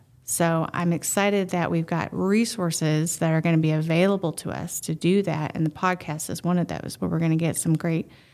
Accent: Marshall, Texas, United States; accent: southern drawl; Well, originally, I am from Marshall, Texas, so you're going to hear that southern drawl come out.

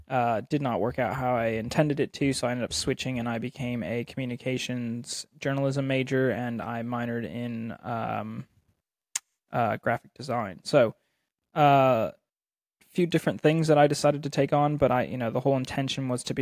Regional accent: Pennsylvania, United States; So, you know, like I said, I grew up here in Berks County, Pennsylvania.

